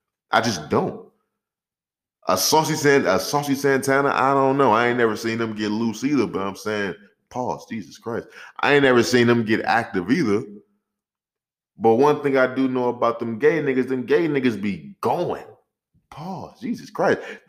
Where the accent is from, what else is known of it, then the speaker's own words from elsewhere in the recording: Jamaica; I'm be honest with you, beefing with a gay dude is crazy. Especially as a Jamaican. A Jamaican beefing with a gay dude is crazy.